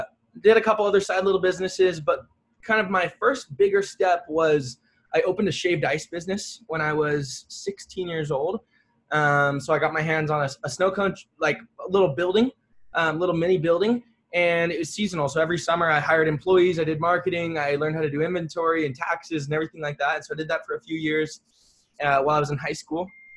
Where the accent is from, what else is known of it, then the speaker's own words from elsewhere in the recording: Salt Lake City, Utah, United States; I'm from Salt Lake City, Utah. It's where I'm living right now.